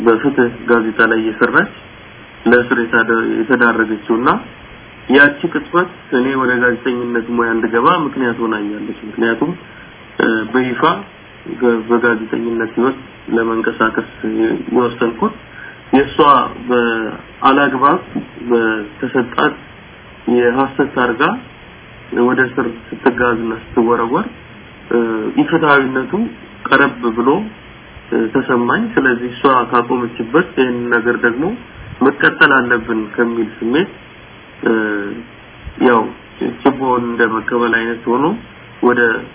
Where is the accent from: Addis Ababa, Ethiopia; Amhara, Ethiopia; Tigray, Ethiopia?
Addis Ababa, Ethiopia; የተወለድኩት በአዲስ አበባ ከተማ ነው፣ መርካቶ።